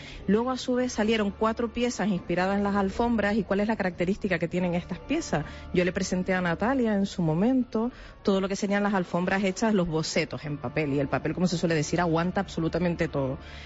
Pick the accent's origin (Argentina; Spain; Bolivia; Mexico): Spain; Tenerife, Canary Islands; Yo soy de aquí de Tenerife, entonces siempre uno acaba tirando para casa, ¿no?